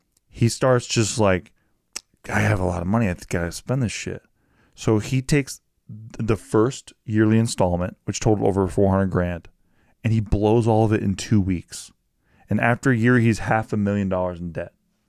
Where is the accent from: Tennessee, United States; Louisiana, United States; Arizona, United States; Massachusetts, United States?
Louisiana, United States; So, sorry. I'm from the Louisiana Bayou. So